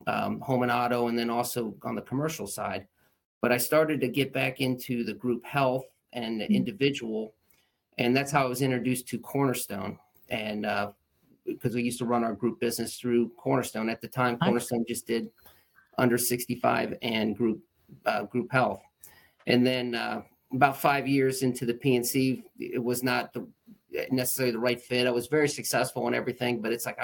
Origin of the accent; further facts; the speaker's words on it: Columbus, Ohio, United States; now in Cincinnati, United States; I was from Columbus originally, but moved my family down to the Cincinnati area and took the sales role.